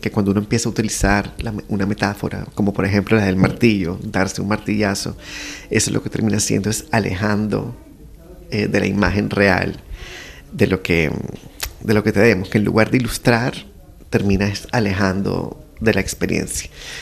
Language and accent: Spanish; Barranquilla, Atlántico, Colombia; Bueno, yo soy de Barranquilla, en Colombia.